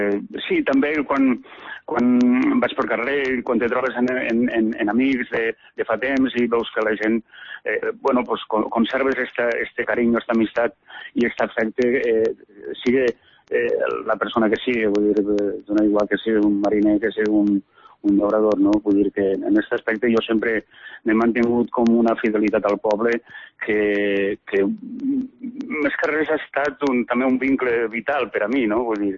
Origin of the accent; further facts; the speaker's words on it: Vinaròs, Valencian Community, Spain; clar, soc de Vinaròs de pura cepa, no? Vull dir, tantes generacions han viscut en este poble, no?, en esta terra